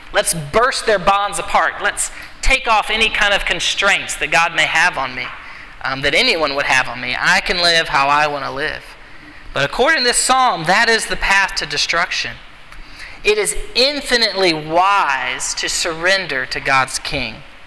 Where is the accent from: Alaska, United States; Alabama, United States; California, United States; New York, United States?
Alabama, United States; So I grew up in Alabama